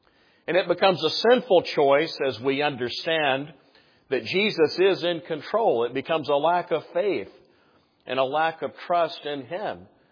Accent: South Carolina, United States; You know, the area where I was born and raised there in South Carolina is like this

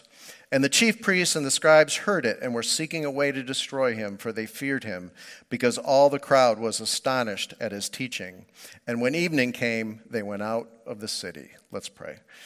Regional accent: Toledo, Ohio, United States; My house growing up in Cross Gates in South Toledo, we had single car garage, we had a bay window

